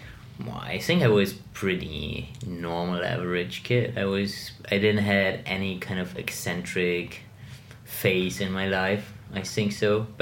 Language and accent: English; Munich, Bavaria, Germany; So, yeah, I grew up in Munich